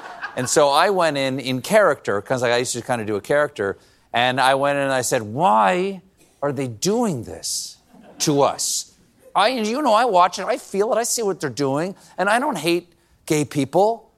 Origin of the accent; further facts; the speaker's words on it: South Carolina, United States; I'm from South Carolina, and we have a little place down there